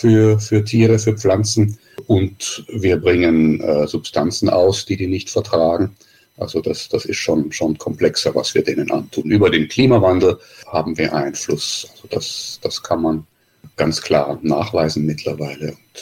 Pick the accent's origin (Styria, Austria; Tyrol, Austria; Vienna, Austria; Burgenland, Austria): Vienna, Austria; moved away as an adult; also born or lived in Basel, Switzerland / New Zealand; now in Greifswald, Germany; Begonnen hat das Ganze in Wien. Ich bin also gebürtiger Wiener, habe dort auch studiert, meine Doktorarbeit gemacht und dann auch noch einen kurzen Postdoc.